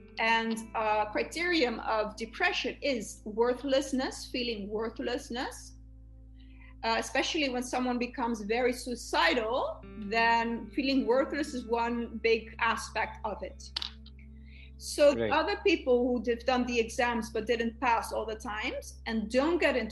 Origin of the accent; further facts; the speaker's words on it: Greece; Also, I'm from Greece, and it's hard to get in the university there as well.